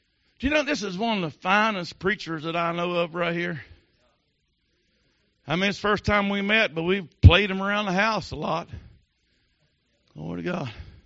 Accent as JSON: {"language": "English", "region": "Virginia", "country": "United States", "said": "You can probably tell, but no, I'm not from New Jersey. I'm from southern western Virginia."}